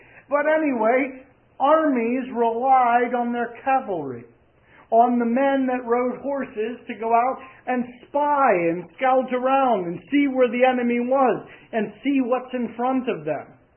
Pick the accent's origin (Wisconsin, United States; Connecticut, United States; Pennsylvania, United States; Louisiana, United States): Pennsylvania, United States; It took place in my home state of Pennsylvania over the course of 3 days back in July of 1863.